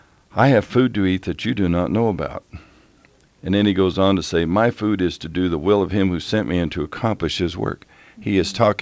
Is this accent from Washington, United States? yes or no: no; Denver, Colorado, United States; I'm from Denver.